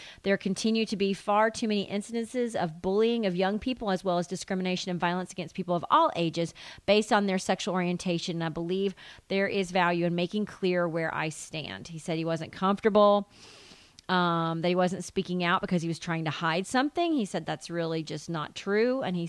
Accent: the South, United States; I say it differently than other people, I think, because I'm from the South, but I love it.

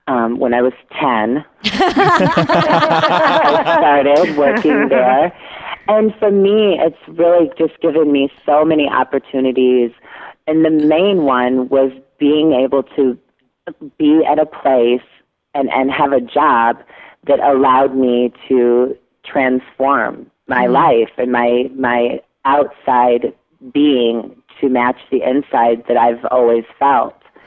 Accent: Waterloo, Iowa, United States; Well, I'm originally from Waterloo, Iowa.

